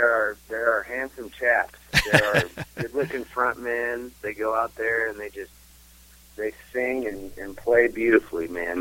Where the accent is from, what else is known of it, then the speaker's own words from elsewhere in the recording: Wichita, Kansas, United States; Obviously, we're from Wichita.